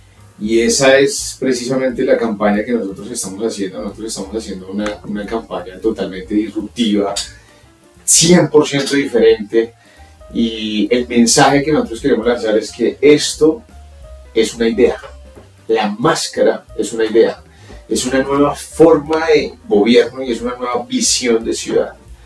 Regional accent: Bogotá, Colombia; Mis papás son de la localidad Engativá. Mis abuelos son bogotanos. Yo soy más bogotano que el arroz con huevo.

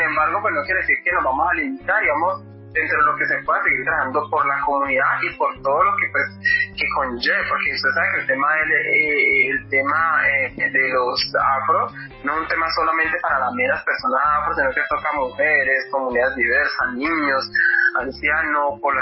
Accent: Pradera, Valle del Cauca, Colombia; soy vallecaucana, precisamente en un municipio del Valle del Cauca que se llama Pradera.

